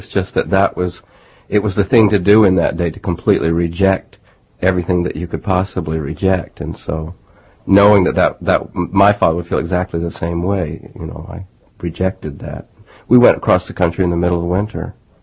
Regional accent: Mobile, Alabama, United States; moved away as an adult; Well, I grew up there. Yeah. I left when I was about... Well, I left when I went off to college.

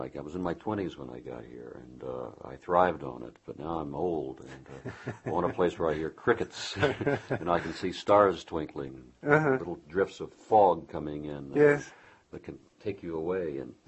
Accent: Midwest, United States; now in New York, United States; Well, being a Midwesterner and in the journalism profession, of course, New York was the place I had to come.

